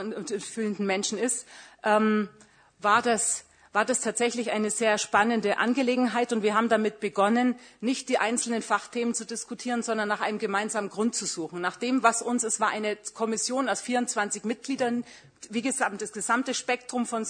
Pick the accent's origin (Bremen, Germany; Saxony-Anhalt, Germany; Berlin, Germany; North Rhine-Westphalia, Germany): Berlin, Germany; ich komme aus Berlin, da ist sowas schon eher eine exotische Minderheitenveranstaltung